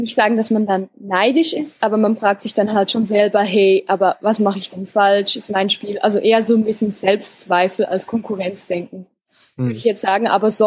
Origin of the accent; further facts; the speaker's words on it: Switzerland; Also, auch als Schweizer Indie ist man pleite.